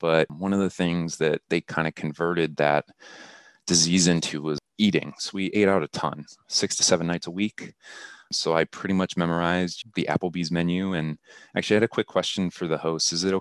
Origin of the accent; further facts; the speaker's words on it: Akron, Ohio, United States; So I'm a kid from Akron, Ohio. I always thought it was a coincidence being from Akron, Ohio